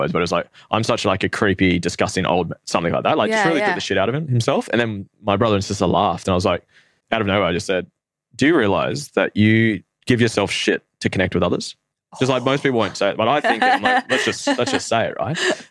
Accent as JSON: {"language": "English", "region": "Norfolk Island", "country": "Australia", "tie": "born there", "said": "I was born on Norfolk Island, which is this really tiny island between Australia and New Zealand."}